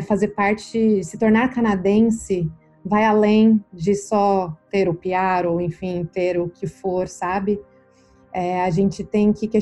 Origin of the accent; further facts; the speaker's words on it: Brazil; A gente, como brasileiro, faz parte também se questionar